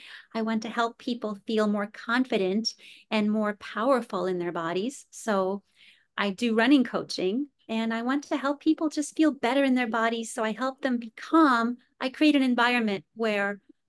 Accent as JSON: {"language": "English", "town": "New York City", "region": "New York", "country": "United States", "tie": "born or raised there", "said": "And then, of course, my hometown race, I'm pacing the New York City Marathon again."}